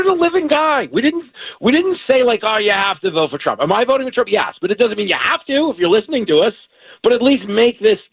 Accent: New York, United States; I grew up on Long Island.

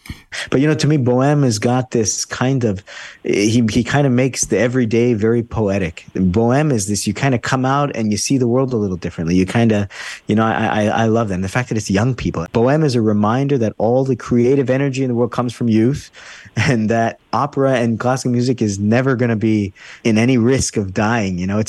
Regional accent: Toronto, Ontario, Canada; also born or lived in Montreal; So I grew up in Toronto until I was 18. I was in Toronto. I went to St. Mike's Choir School there.

